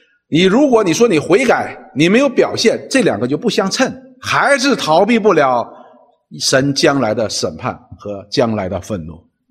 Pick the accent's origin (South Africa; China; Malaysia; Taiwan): China; 对于我们中国人来讲，说天国进了，我们什么叫天国呢？西天还差不多。但是我们中国人呢讲的是那个